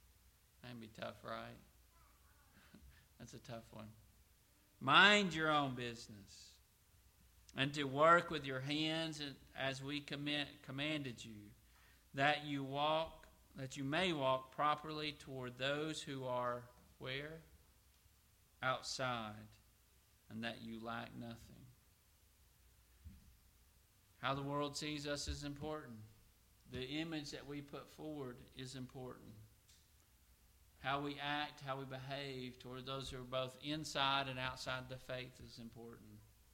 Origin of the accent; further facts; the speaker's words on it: United States; Before I'm an American, before I'm a citizen of this country